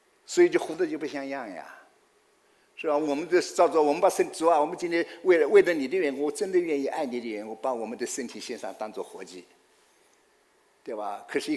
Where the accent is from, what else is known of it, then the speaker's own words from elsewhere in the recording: China; 我们从大陆来的弟兄姊妹都能够理解。那时候我在甘肃省读书的时候，是学水工建筑的